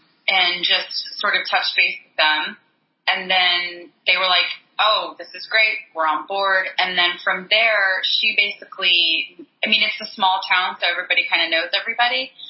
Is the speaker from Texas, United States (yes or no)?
yes; Texas, United States; now in Los Angeles, United States; even though I grew up in Texas, you know, I'm a little bit more eccentric, a little bit more out there. You know, I've lived in LA for 10 years